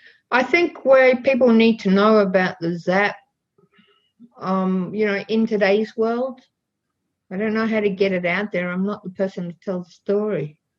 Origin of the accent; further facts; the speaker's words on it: Ireland; I'm not middle class to start off with. I'm actually Irish working class, with a long history of colonisation behind me